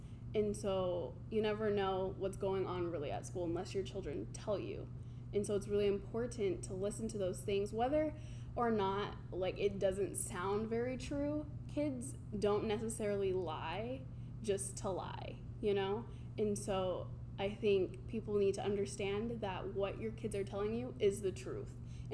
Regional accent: Oklahoma, United States; I am from Oklahoma, a really small town, just like here in Berrien Springs.

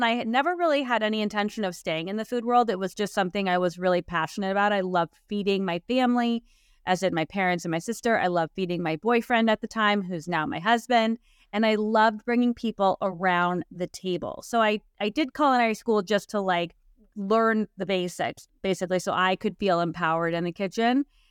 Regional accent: Arizona, United States; She's from Texas, I'm from Arizona. We like flavor, we like salsa, we like avocados, like Tex-Mex is our love language.

